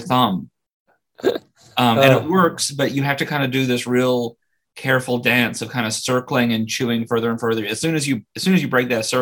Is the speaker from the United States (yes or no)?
no; New Zealand; moved away as an adult; So I'm from New Zealand.